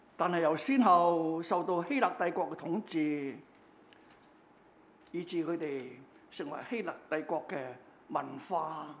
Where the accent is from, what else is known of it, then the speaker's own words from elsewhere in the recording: Hong Kong; 我哋香港人做咗100多年嘅殖民地，對國已經係好淡薄